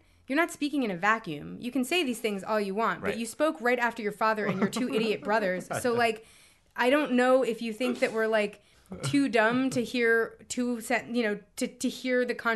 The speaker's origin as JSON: {"language": "English", "region": "New York", "country": "United States", "said": "Suddenly, me being a New Yorker is coming more in handy than it's ever come before."}